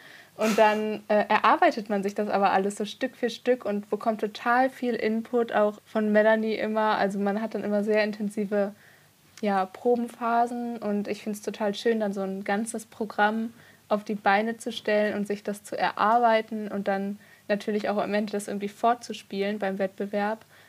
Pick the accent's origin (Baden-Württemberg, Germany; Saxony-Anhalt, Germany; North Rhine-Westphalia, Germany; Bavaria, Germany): North Rhine-Westphalia, Germany; Wuppertal; ich komme aus Wuppertal und war auch erstmal an der Bergischen Musikschule hier.